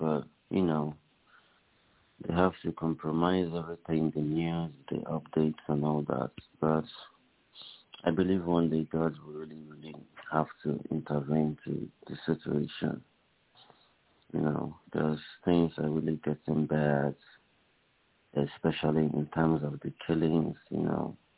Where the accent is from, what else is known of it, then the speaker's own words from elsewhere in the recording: Imo, Nigeria; I'm from Imo State, Nigeria.